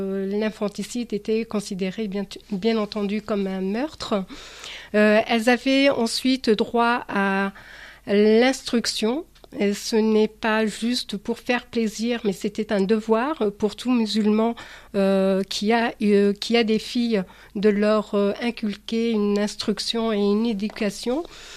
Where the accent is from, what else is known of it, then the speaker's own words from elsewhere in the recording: Algeria; quand moi je prends l'exemple de l'Algérie, par exemple, parce que je suis originaire de l'Algérie